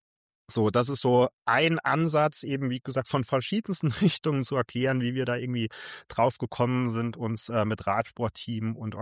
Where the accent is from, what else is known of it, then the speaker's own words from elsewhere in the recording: Saarland, Germany; ich komme aus dem Saarland.